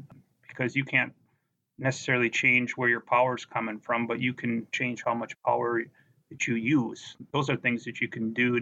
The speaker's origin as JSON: {"language": "English", "region": "Minnesota", "country": "United States", "said": "being a Viking fan that I am, that's not too surprising, being I'm from Minnesota"}